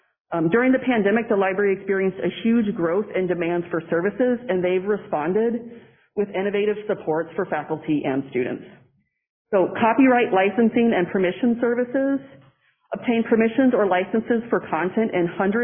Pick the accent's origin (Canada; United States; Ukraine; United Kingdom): United States; Lawrence; We are both from Lawrence.